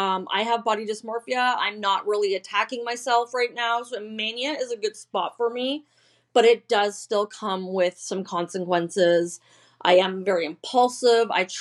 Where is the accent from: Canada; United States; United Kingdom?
Canada; Collingwood, Ontario; I was born on June 23rd, 1981 in Collingwood, Ontario, Canada. It was a very small town, and I was born and raised there.